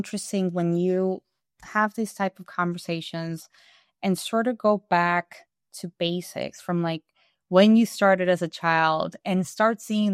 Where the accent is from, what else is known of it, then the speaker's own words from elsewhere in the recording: Uruguay; So as you know, I'm from Uruguay.